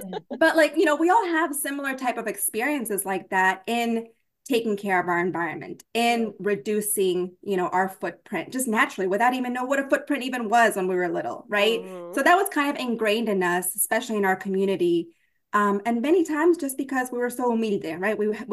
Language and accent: English; Maryland, United States; also born or lived in Peru; now in Virginia Beach, United States; So for me as a Latina, I was born in Peru, raised pretty much most of my life in Maryland, and now I'm in Virginia Beach, Virginia.